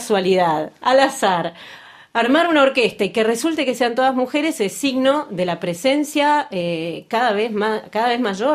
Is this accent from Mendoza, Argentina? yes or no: no; Buenos Aires, Argentina; also born or lived in Mar del Plata; y yo si bien crecí en Buenos Aires y me crié en el centro de la ciudad, nací curiosamente en Mar del Plata